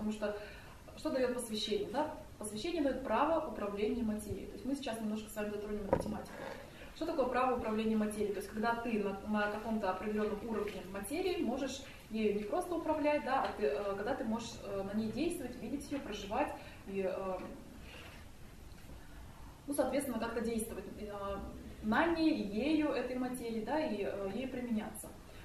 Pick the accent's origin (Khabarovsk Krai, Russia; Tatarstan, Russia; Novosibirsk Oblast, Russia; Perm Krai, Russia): Tatarstan, Russia; я сама родилась в Татарстане и выросла в семье, где у меня папа был мусульманином, мама была христианкой